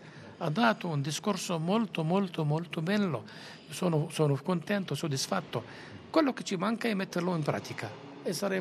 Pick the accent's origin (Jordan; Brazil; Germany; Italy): Jordan; Madaba, Madaba Governorate; Io sono di Mandava e sono contento di Mandava